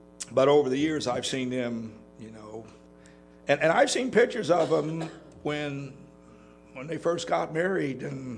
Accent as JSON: {"language": "English", "region": "California", "country": "United States", "tie": "born or raised there", "moved": "as an adult", "said": "My wife and I, we both kind of grew up in California. And so when we moved from California to Texas, we learned some things that we weren't used to."}